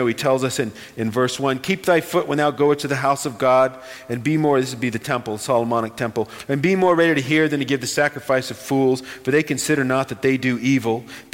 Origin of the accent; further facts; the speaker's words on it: Virginia, United States; I grew up in a house with Robert E. Lee hanging on the wall. I'm from Virginia.